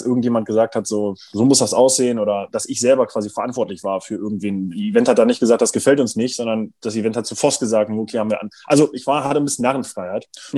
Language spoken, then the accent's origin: German; Braunschweig, Lower Saxony, Germany; aus Braunschweig, aus meiner Heimatstadt